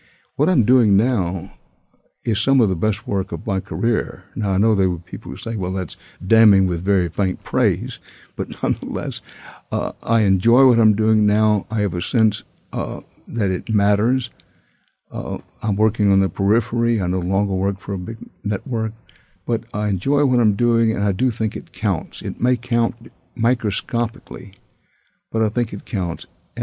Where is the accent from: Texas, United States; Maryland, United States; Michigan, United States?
Texas, United States; the most recent shooting in my home state of Texas